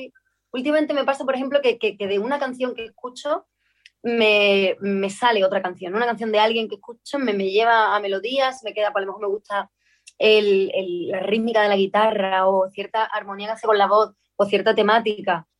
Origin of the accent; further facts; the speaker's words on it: Jerez de la Frontera, Andalusia, Spain; un concurso que gané en Jerez, en mi tierra